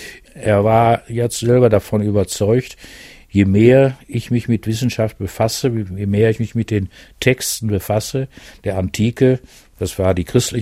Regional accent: North Rhine-Westphalia, Germany; Ich komme aus dem Ruhrgebiet

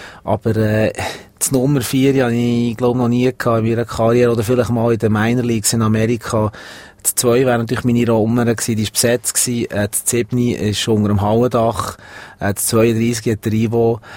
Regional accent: Bern, Switzerland; also born or lived in Zurich; habe eine Vergangenheit in Zürich auch, aber, ich bin, 2 Kilometer von Bern Arena aufgewachsen

